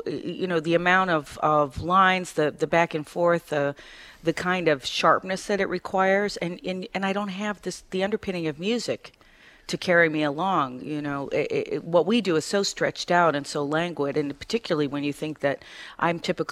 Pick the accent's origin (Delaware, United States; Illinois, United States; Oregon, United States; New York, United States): New York, United States; Rochester; Well, I grew up in Rochester, New York.